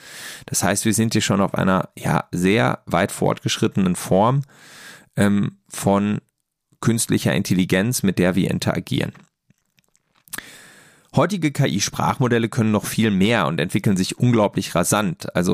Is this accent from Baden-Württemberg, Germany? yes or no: no; North Rhine-Westphalia, Germany; Nordrhein-Westfalen, wo ich herkomme